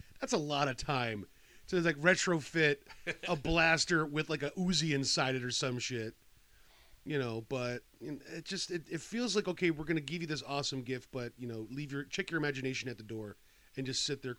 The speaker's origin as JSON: {"language": "English", "town": "Lancaster", "region": "Pennsylvania", "country": "United States", "tie": "born or raised there", "said": "This movie theater in my hometown in Lancaster, PA, when Ninja Turtles 2 came out"}